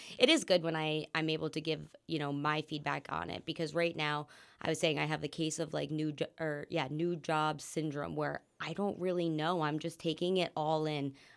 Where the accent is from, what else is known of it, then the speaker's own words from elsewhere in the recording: Scranton, Pennsylvania, United States; So I'm from the Scranton area and I went to school at Kutztown.